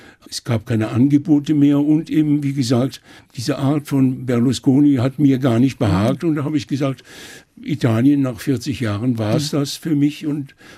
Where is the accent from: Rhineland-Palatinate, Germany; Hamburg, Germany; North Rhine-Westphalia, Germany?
Rhineland-Palatinate, Germany; Mayen; ich habe damals in meiner Heimatstadt Main in der Eifel einen Vortrag halten sollen zur 700-jährigen Geschichte der Stadt.